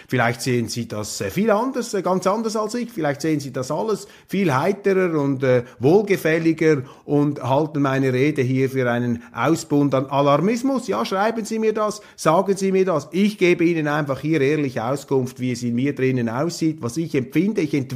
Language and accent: German; Switzerland; Und deshalb ist es unsere Aufgabe als Schweizer, ist es Ihre Aufgabe, hier das Rückgrat zu sein, das unseren Politikern derzeit fehlt.